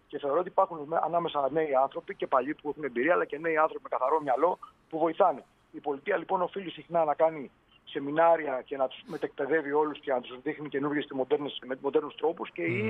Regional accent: Greece; με βρίζουν εμένα και ας μην ξέρουν ότι είμαι Έλληνας.

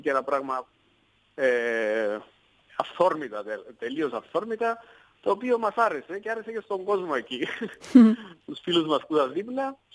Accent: Cyprus; also born or lived in London, United Kingdom; εγώ τελείωσα τις σπουδές μου, ήρθα πίσω στην Κύπρο

